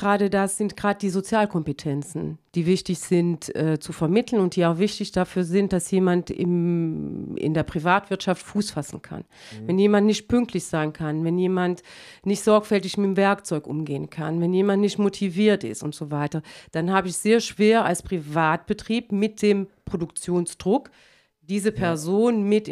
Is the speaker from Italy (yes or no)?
no; Wallonia, Belgium; bei uns in Ostbelgien wird man sehr oft über diesen Beruf identifiziert